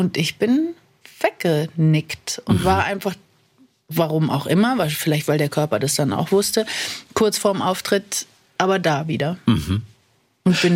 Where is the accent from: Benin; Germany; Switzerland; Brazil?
Germany; Mannheim, Baden-Württemberg; mein erstes Engagement war ja lustigerweise in Mannheim, in meiner Heimatstadt.